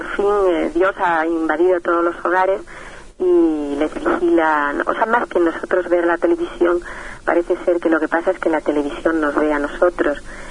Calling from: Madrid, Community of Madrid, Spain; de Madrid, médico psiquiatra.

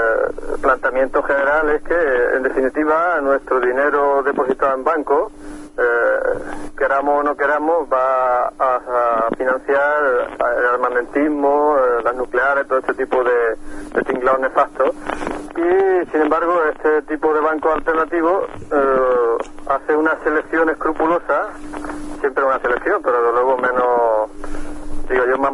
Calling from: Barcelona, Catalonia, Spain; de Barcelona

